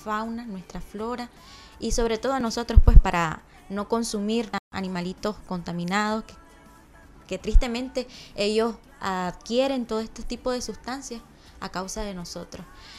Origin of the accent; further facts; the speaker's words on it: Nicaragua; es una práctica culturalmente que se nos hace difícil como los nicaragüenses